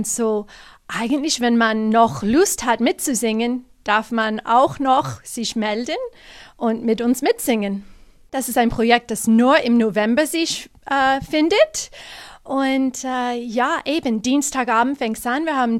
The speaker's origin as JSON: {"language": "German", "country": "United States", "tie": "born or raised there", "said": "Ich bin mit diesen Liedern aufgewachsen in den USA und ich blühe auf, wenn ich sie höre."}